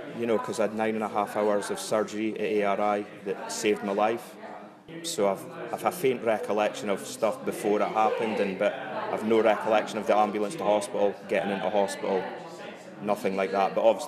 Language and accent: English; Aberdeen, Scotland, United Kingdom; I'm from Bridgerton in Aberdeen.